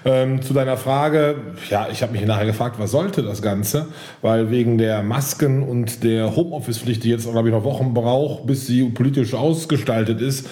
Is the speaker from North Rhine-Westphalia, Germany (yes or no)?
yes; Cologne, North Rhine-Westphalia, Germany; Als Kölner